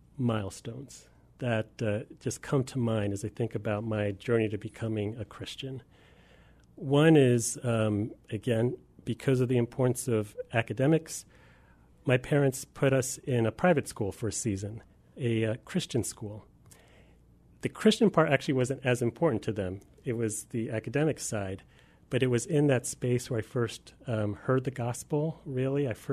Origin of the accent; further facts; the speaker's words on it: Bowie, Maryland, United States; also born or lived in Los Angeles; Yeah, I was actually born in Los Angeles, the city of angels. My dad was getting his PhD from UCLA. But shortly after that, he got a job at NASA in Maryland. So we moved across the country, and I grew up in a town called Bowie, Maryland.